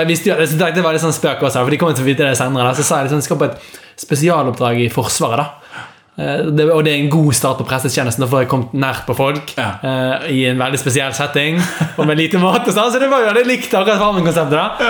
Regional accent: Lodde Fjord, Vestland, Norway; kommer fra Lodde Fjord. Jeg er 26 år

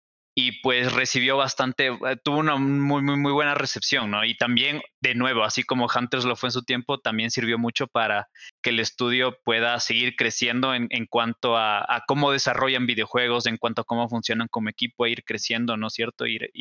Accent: Ecuador; soy de Ecuador.

